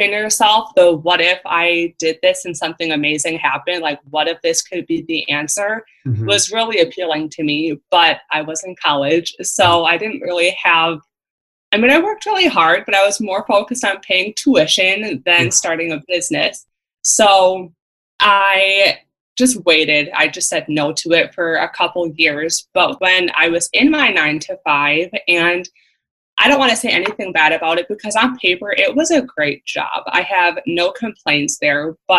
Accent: Wisconsin, United States

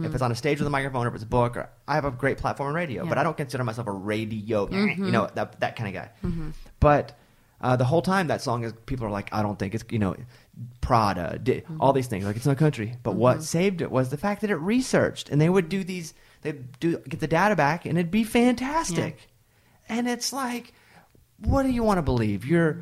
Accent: Mountain Pine, Arkansas, United States; Well, it's called Mountain Pine, but it's near Hot Springs, which is near Little Rock.

